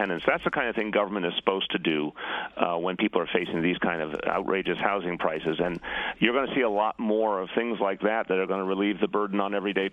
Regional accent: Massachusetts, United States; it turns out we're both from the Boston area in terms of where we grew up.

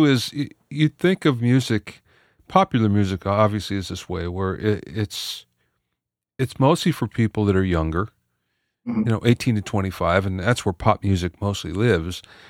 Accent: Pennsylvania, United States; I'm from Pennsylvania, and I was just back there recently, and I was talking to some people that I knew

